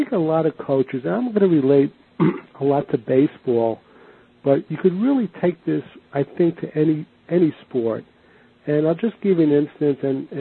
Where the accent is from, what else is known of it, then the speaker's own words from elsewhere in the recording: New York, United States; I remember way back when I was growing up around the New York area and I was a New York Yankee baseball fan